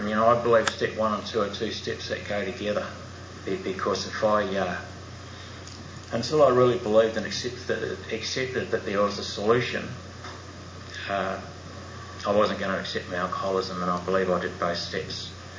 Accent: New Zealand; now in Australia; So when I first got here to Australia, I'm a Kiwi

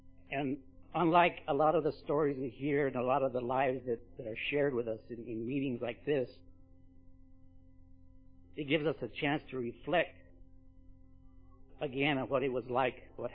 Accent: Isleta, New Mexico, United States; I grew up in Isleta, I was born in 49 and grew up in the 50s and early 60s in my childhood on the reservation in Isleta.

